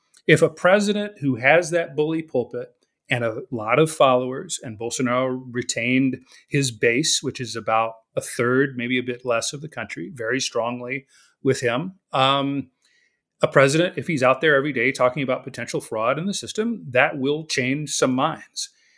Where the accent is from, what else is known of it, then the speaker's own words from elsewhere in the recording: United States; I the experience of watching Brazil as an American over the last 5 years or so has been incredibly bizarre.